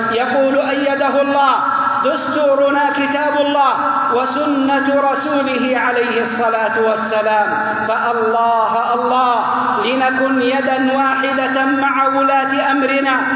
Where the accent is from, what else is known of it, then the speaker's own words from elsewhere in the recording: Saudi Arabia; بلادنا المملكة العربية السعودية، بلاد التوحيد